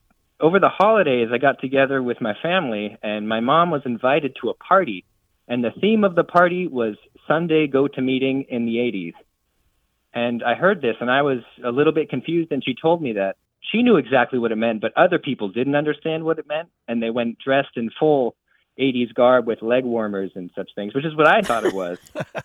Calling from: Gainesville, Florida, United States; I'm calling from Gainesville, Florida.

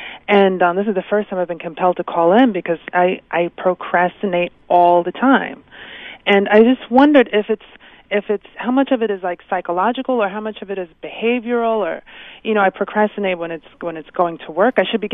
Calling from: Brooklyn, New York, United States; Hi, I'm from Brooklyn.

